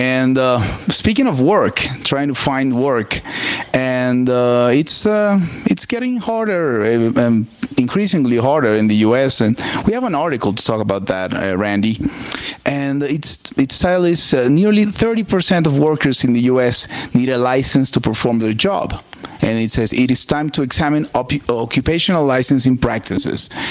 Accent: Venezuela; now in Mexico; I'm original from Venezuela, and I'm calling from Mexico. I've lived here for 20 years

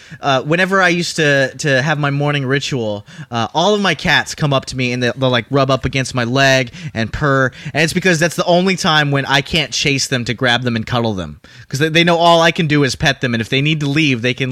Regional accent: Houston, Texas, United States; Well, that's kind of what Houston's like. I grew up in Houston, and it's pretty sticky and hot.

